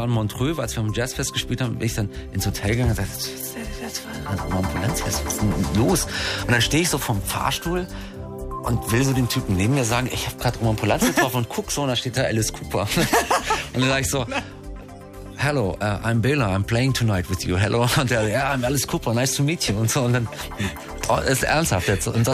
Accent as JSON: {"language": "German", "region": "Berlin", "country": "Germany", "said": "Als Berliner hatten wir noch die beiden Ostprogramme."}